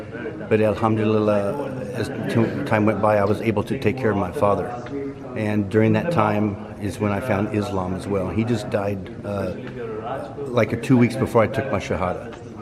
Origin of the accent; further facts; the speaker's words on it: Mattoon, Illinois, United States; Mattoon, Illinois.